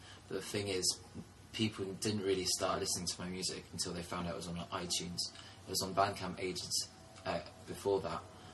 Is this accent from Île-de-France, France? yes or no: yes; Paris, Île-de-France, France; moved away; also born or lived in Winchester, United Kingdom; I grew up in Paris, and then I moved to Winchester